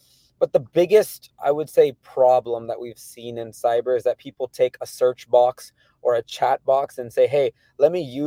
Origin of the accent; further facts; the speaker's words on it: California, United States; And the name for me means a lot because I'm from the Bay Area, born and raised, right?